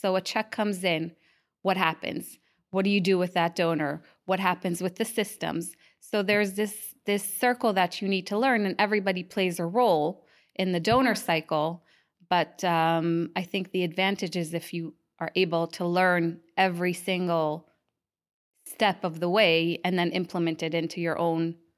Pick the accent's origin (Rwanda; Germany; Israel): Israel; now in United States; I was born in the U.S. I grew up in Israel as a young child, moved to the U.S. During elementary, middle school, and then completed high school and my army service in Israel.